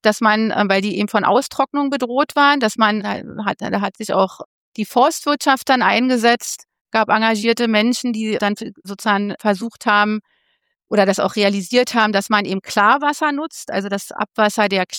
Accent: Berlin, Germany; ich bin Berlinerin, ich bin aber am Stadtrand groß geworden, also in Pankow. Und Pankow ist ja bekannt, dass es ein sehr grüner Stadtbezirk ist.

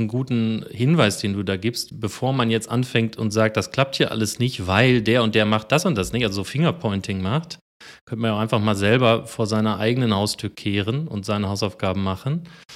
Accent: Hanover, Lower Saxony, Germany; ich komme ja hier schon aus Hannover und kann eigentlich ganz gut Hochdeutsch

